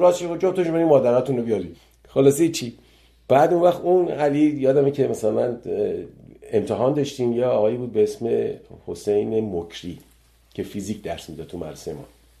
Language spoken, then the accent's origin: Persian; Iran; moved away; بعد مثلا 30 سال 30 خورده سال که از ایران من اومدم بیرون دیگه ندیده بودمش دیگه